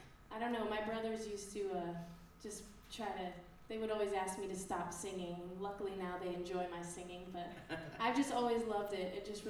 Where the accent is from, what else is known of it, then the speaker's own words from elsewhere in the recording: New England, United States; I grew up in New England, and I soaked all